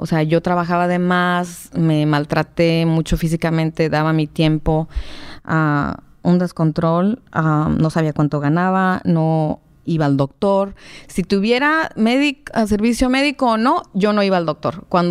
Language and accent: Spanish; Mexico; moved away; yo soy de México